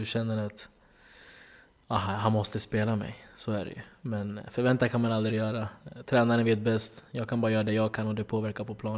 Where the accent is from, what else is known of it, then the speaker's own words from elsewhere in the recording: Norrköping, Östergötland, Sweden; also born or lived in Netherlands; Och eftersom jag är från Norrköping.